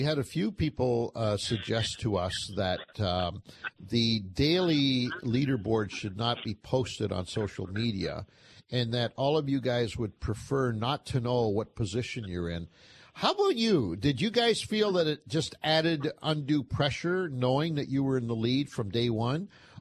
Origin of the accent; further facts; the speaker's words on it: Italy; English is a second language; will be representing Canada to the world next year at the World Carp Cup that's going to be held in my home country, Italy.